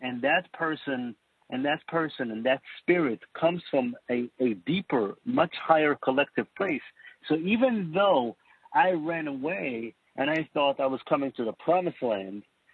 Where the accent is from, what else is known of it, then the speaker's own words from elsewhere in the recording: Israel; also born or lived in United States; I'm over here from Israel. I moved here